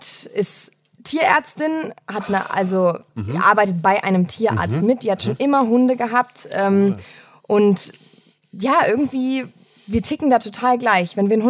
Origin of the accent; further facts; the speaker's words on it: Kirchzarten, Baden-Württemberg, Germany; also born or lived in Wiesbaden; geboren in Frankfurt, in Wiesbaden. Hab da eine kurze Zeit gelebt, so 6 Jahre, und dann bin ich in den Schwarzwald nach Kirchzarten gezogen.